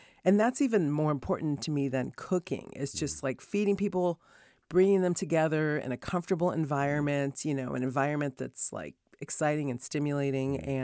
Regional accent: Rochester, New York, United States; also born or lived in Hartford; And then, yeah, they ended up having me in Hartford. And then my dad got a job with Kodak. So I grew up in Rochester, New York.

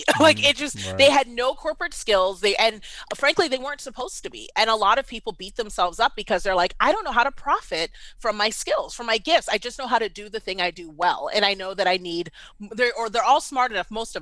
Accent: Washington, District of Columbia, United States; now in Atlanta, United States; So like, I was born and raised in D.C.

